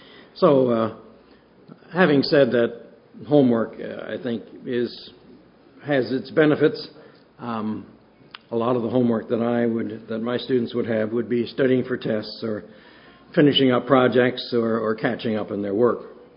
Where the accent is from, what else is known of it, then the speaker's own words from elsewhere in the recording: Ontario, Canada; Now, I'm a Canadian. I've been indoctrinated in Canadian ways of grading, and we in Canada, at least in Ontario